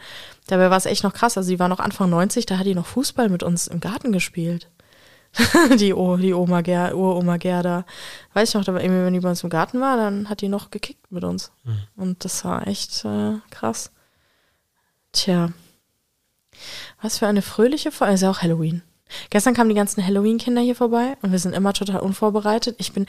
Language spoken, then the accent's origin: German; Frankfurt, Hesse, Germany; Ich bin an der amerikanischen Besatzungszone aufgewachsen in Frankfurt